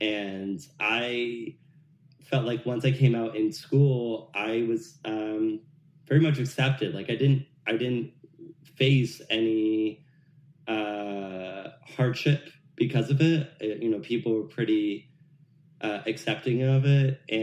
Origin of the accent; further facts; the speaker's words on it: New Jersey, United States; So I grew up in a very rural area of New Jersey, where there's a lot of cows and horses and things like that.